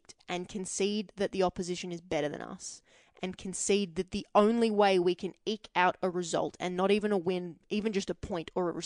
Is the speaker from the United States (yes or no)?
no; Australia; as a fan of the Socceroos, as an Australian football fan